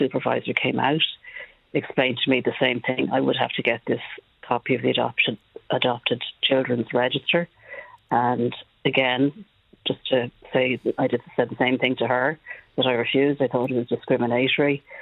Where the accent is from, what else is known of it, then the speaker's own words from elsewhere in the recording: Ireland; born there; I was born in Ireland. I'm a citizen of Ireland. I've paid tax in Ireland. And that 1962 birth certificate